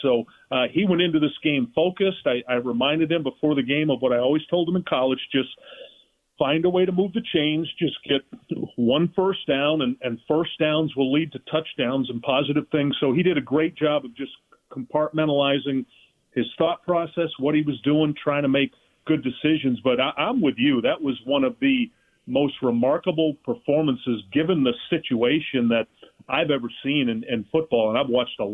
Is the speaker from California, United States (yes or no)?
no; Maine, United States; I grew up in Maine. We have no pro sports in Maine, so it's the New England teams.